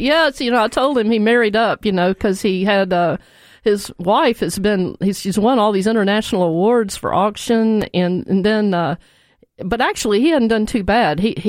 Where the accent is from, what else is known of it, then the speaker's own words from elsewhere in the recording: Jackson, Tennessee, United States; also born or lived in Maine; I'm from Jackson, Tennessee, originally, and lived part of my life up in Maine, so I had a little taste of New England.